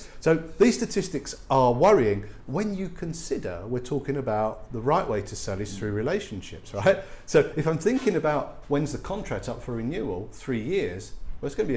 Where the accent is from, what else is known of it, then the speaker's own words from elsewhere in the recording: London, United Kingdom; I mean, I come from the East End